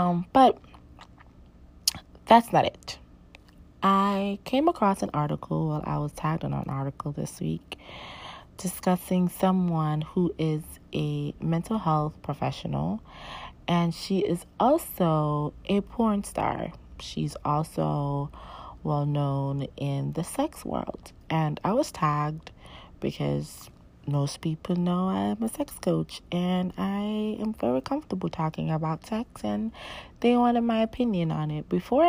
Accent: New York, United States; Well, I'm a New Yorker, so it wasn't crazy chilly how some Floridians act

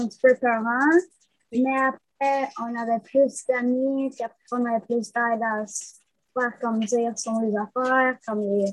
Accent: Vaudreuil, Quebec, Canada

